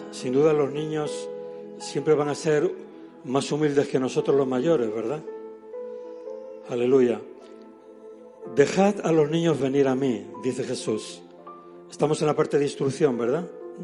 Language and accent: Spanish; Spain; Digo españolas porque yo soy español.